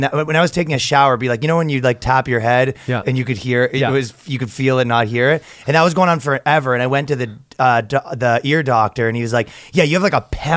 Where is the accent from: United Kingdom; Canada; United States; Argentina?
Canada; Yeah, we're both Canadian.